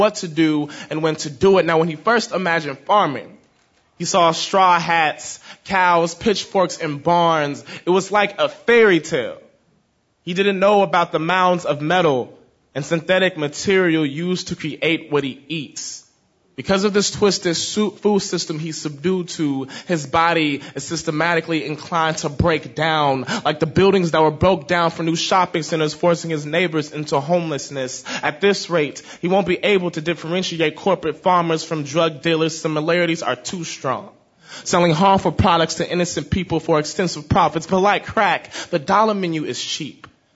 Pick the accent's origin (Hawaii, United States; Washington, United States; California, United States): California, United States; Oakland; I'm 22. I'm from East Oakland.